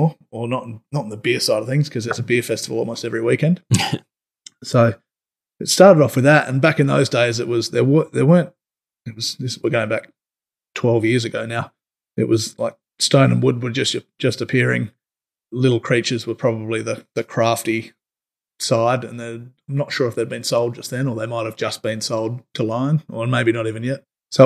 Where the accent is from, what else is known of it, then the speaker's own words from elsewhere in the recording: Adelaide, South Australia, Australia; moved away as an adult; now in Sydney, Australia; I grew up in Adelaide